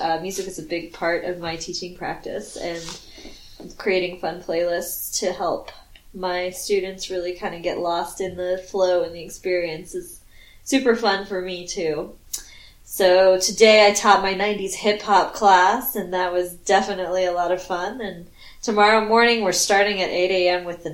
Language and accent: English; Austin, Texas, United States; moved away as an adult; also born or lived in Philadelphia; now in Washington, United States; own East Side Yoga in Washington, D.C., opened up the studio a little bit more than 2 years ago, but I grew up in Austin, Texas.